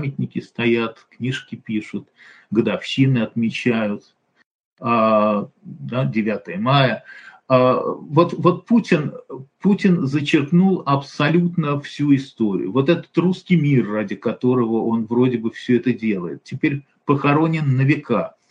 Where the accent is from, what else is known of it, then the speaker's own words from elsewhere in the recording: Russia; moved away; Да, мы из России, но там, в моем случае, ну, знаете, мы очень давно уехали.